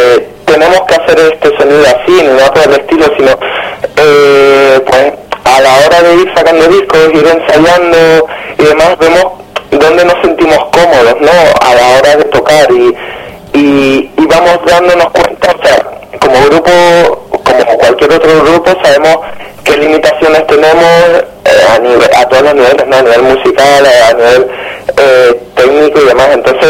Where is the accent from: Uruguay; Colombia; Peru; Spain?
Spain; La Laguna, Canary Islands; somos de La Laguna, de una ciudad en Tenerife